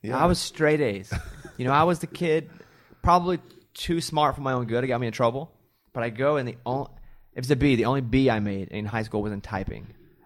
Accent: Arkansas, United States; See, I'm from Arkansas. I took ACTs.

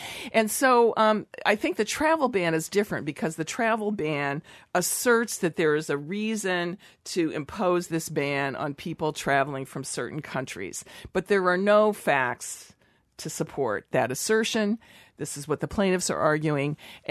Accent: Illinois, United States; And, notably, I grew up in Illinois, right?

